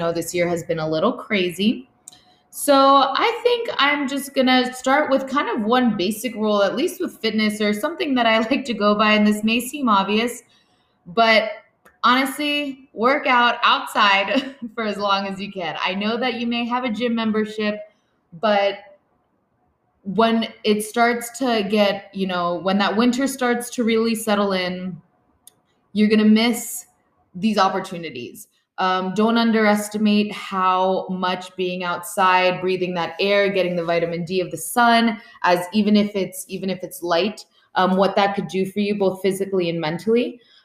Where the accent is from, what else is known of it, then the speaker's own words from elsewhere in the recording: Miami, Florida, United States; I am from Miami and I actually loathe being cold more than anything.